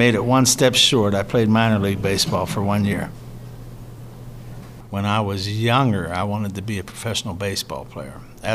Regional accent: Clairton, Pennsylvania, United States; Clairton was booming whenever I was younger. Every store that you see out there now that is closed were all open back then.

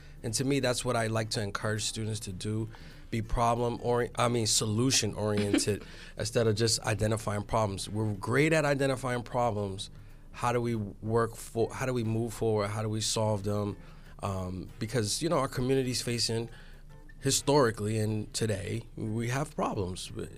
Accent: Boston, Massachusetts, United States; Originally I'm from Boston, Massachusetts, Roxbury to be exact.

